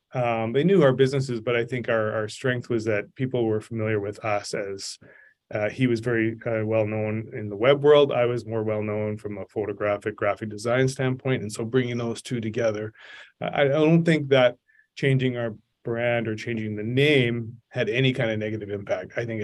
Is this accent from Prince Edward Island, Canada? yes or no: no; Calgary, Alberta, Canada; moved away; And it's funny, I came from Calgary. That's where I started.